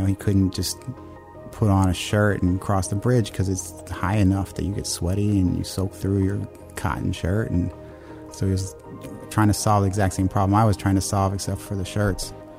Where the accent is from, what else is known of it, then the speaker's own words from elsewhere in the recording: New York, United States; I grew up in New York, you know, and I grew up like riding the subway